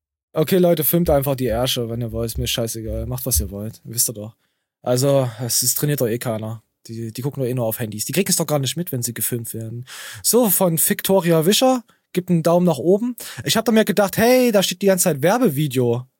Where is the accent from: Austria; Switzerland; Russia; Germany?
Germany; East Germany; Ja, ich bin Ostdeutscher, ja.